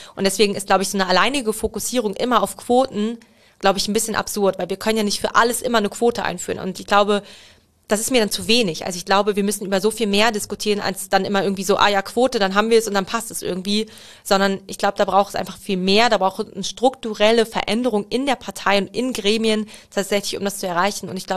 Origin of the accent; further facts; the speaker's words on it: Hanover, Lower Saxony, Germany; Als Hannoveranerin.